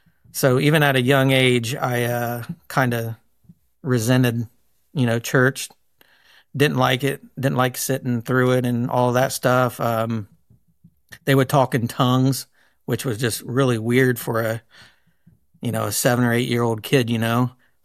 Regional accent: Ohio, United States; I grew up in Preble County, Ohio. It's easier to say Dayton, Ohio, west of Dayton, Ohio

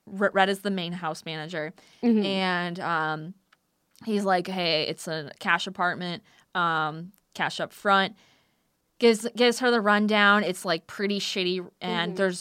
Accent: Wisconsin, United States; Which is, I mean, I'm from Wisconsin. I hate Ohio.

